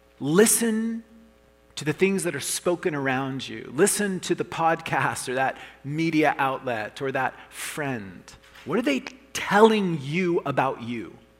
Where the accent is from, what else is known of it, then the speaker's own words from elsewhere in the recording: Oklahoma, United States; This is in Arkansas, and I'm from Oklahoma, and so lots of people from Oklahoma will go to this hospital